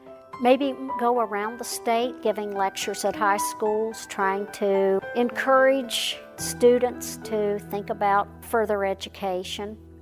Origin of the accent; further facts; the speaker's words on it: Charleston, West Virginia, United States; I grew up in Charleston, West Virginia.